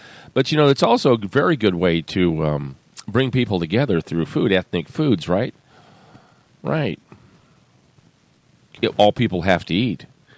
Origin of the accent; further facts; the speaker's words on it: California, United States; You know, I grew up in California where everybody, we're all kind of a mixed bag of racial and ethnic groups anyway.